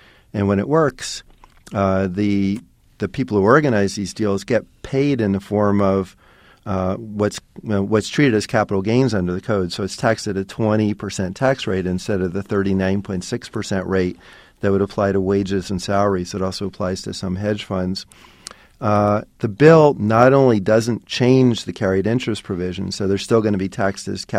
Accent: Philadelphia, Pennsylvania, United States; I said I grew up in Philadelphia. I went to Northeast High School.

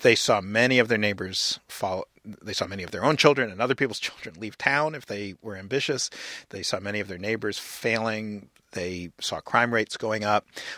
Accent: New York City, New York, United States; I grew up in New York City in the 1970s, which was about the most iconic distressed city before, I guess, Detroit in the modern era, a city that was fundamentally broken.

